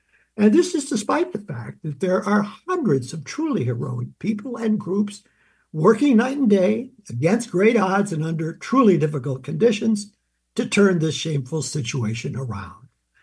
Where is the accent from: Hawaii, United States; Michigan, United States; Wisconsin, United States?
Michigan, United States; Detroit; I grew up in Detroit, Michigan, and at that time in Detroit, there were a hell of a lot of folks who would have been living in those tent cities we see all over our town